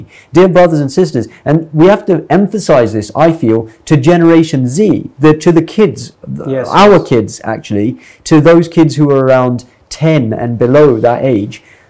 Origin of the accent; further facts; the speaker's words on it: London, United Kingdom; because I grew up in London